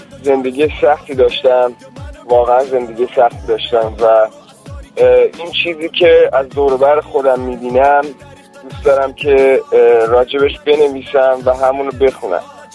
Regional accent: Tehran, Tehran Province, Iran; یکی دو ماه دیگه میشم 26 ساله. بعد عرضم حضورتون از تهرانم و 25 ساله که تو تهران دارم زندگی میکنم.

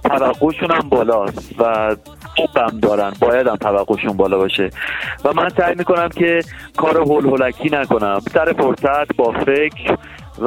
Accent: Iran; ما هممون ایرانی هستیم، حالا چه داخل کشور باشیم چه خارج از کشور باشیم، ایرانی هستیم و افتخار میکنیم که ایرانی هستیم.

